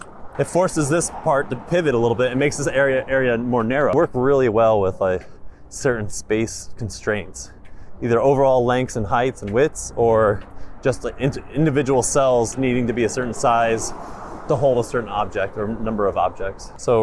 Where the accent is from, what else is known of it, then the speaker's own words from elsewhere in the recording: Fort Wayne, Indiana, United States; born there; Okay, so I was born in Fort Wayne, Indiana